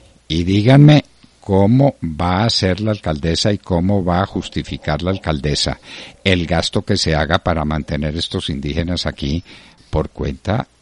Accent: Colombia; llegaron a Colombia hace relativamente poco. Quiere decir que por un lado soy colombiano, y por otro lado soy medio colombiano porque tengo una ascendencia que no está aquí sino hace 100 años.

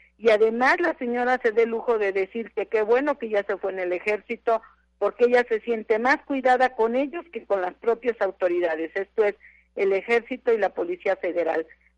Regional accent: Mexico; nuestra integridad como mexicanos

